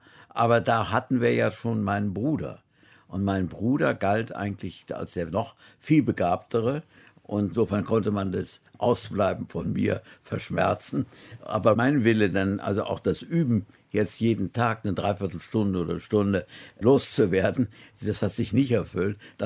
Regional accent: Feldafing, Bavaria, Germany; accent: Bavarian; also born or lived in Innsbruck, Austria; Wir haben zunächst in Innsbruck, wo ich geboren bin, gelebt. Dann 1935 etwa sind wir nach Feldafing in Bayern am Starnberger See. Dort bin ich eingeschult worden. Ich soll damals absolut bayerischen Dialekt gesprochen haben.

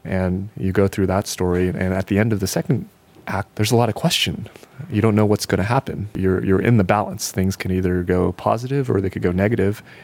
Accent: San Francisco, California, United States; And that's a privilege for me because I grew up in San Francisco. So it's an honor to represent SAP for basically my home area.

